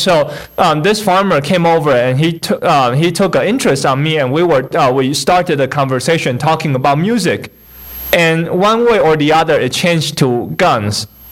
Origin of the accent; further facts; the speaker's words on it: Taiwan; And just a reminder, so that little tiny town that I grew up in Taiwan has 200,000 people.